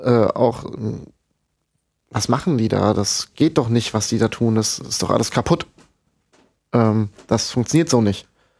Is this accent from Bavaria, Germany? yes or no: no; Hesse, Germany; Dann habe ich im Rhein-Main-Gebiet, wo ich herkomme, eine Banklehre gemacht zum Bank- und Sparkassenkaufmann.